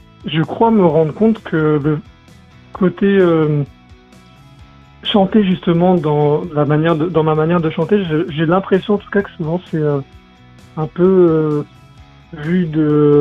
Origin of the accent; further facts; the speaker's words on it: Normandy, France; now in Paris, France; Je vis, par exemple, à Paris. Moi, là-bas, je suis normand, je suis pas trop grande ville